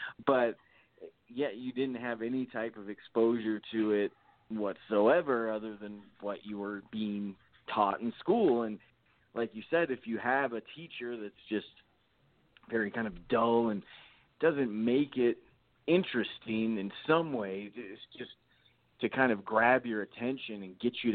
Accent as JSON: {"language": "English", "town": "Las Vegas", "region": "Nevada", "country": "United States", "tie": "born or raised there", "said": "And mind you, I grew up in Las Vegas. It gets up to 120 degrees sometimes in the summer here."}